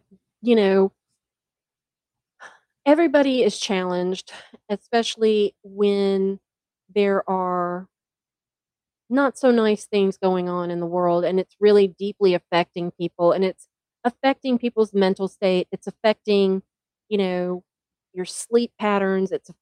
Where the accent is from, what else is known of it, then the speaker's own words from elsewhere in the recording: United States; You know, we as American people have better ways to deal with our frustrations